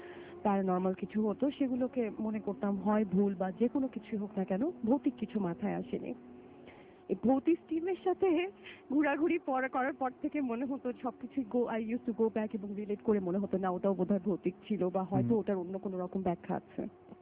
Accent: Dhaka, Dhaka Division, Bangladesh; যেই বাসায় আমি জন্ম বেড়ে উঠেছি এবং এসে ওই বাড়িতেই আমি রুমে আর থাকতে পারি না, এত পরিচিত, এবং এই রুমের বাইরে বা এই বাড়ির বাইরে আমি চিন্তাই করতে পারি না ঢাকায় কোথাও থাকা।

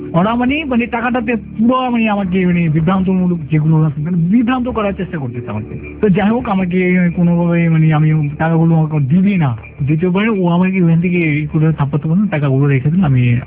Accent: Dhaka, Dhaka Division, Bangladesh; আমি চিটাগংয়ের ভাষায় কথাগুলো বুঝতেছিলাম না। তো আমাকে জিজ্ঞাসা করছি তোমার বাড়ি কোথায়, তা বলতেছি যে আমার বাড়ি ঢাকা।

